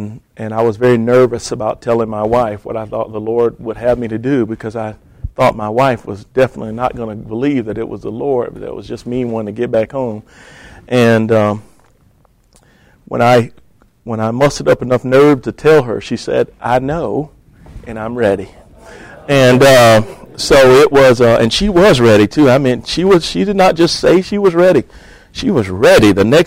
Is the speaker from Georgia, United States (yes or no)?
yes; Sparta, Georgia, United States; also born or lived in Atlanta; I was born in Sparta, Georgia, which is where our church, Harvesters Baptist Church, is. I grew up there, went to school, left Sparta, went to Atlanta, and met my wife and started a family there